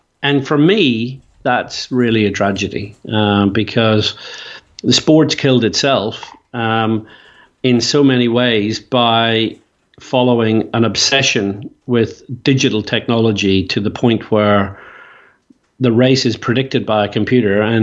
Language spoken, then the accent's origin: English; Ireland; And I was in my home country, Ireland, yesterday, actually, speaking at a conference.